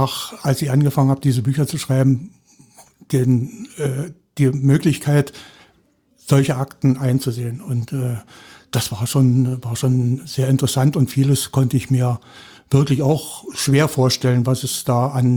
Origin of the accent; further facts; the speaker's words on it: Saxony, Germany; born there; Ich bin gebürtiger jetzt Sachse, wobei ich natürlich mich als Brandenburger fühle.